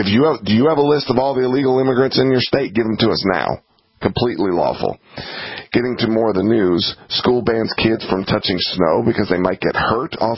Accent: Georgia, United States; I grew up in Georgia.

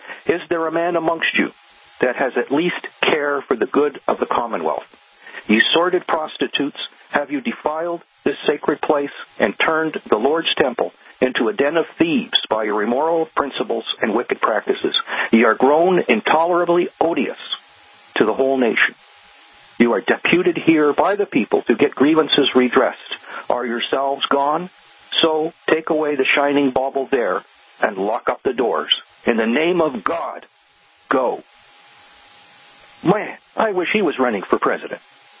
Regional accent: Canada; Even though I'm Canadian, we're still offspring of the same system of government, the British government.

